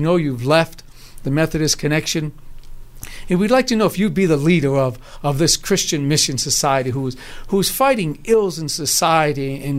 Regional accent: Massachusetts, United States; I was raised here in the United States in the Commonwealth of Massachusetts, and As a good Catholic growing up

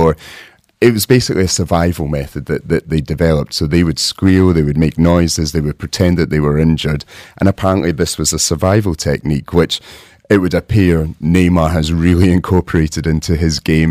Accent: Scotland, United Kingdom; I'm from Scotland.

